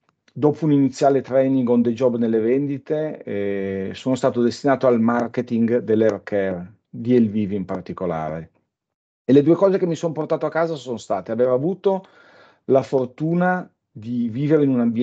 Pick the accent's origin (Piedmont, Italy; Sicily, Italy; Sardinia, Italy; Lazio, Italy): Piedmont, Italy; Turin; born there; io innanzitutto sono nato a Torino e questo secondo me ha un qualche valore per il carattere abbastanza peculiare di noi sabaudi